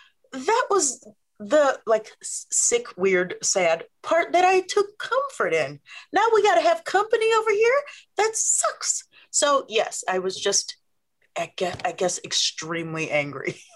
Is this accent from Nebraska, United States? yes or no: yes; Omaha, Nebraska, United States; But also I'm from Omaha, Nebraska.